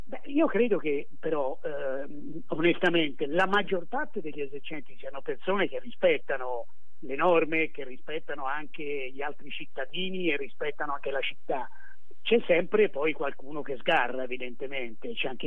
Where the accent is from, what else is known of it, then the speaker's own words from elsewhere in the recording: Florence, Tuscany, Italy; sono venuto qua in centro 4 anni fa per una scelta ben precisa, perché sono fiorentino, amo la città, e vivere in centro è una dimensione per me bellissima